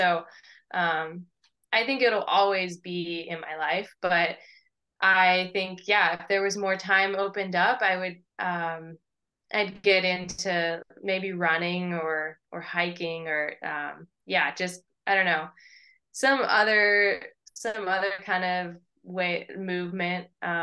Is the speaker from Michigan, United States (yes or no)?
no; California, United States; I grew up in California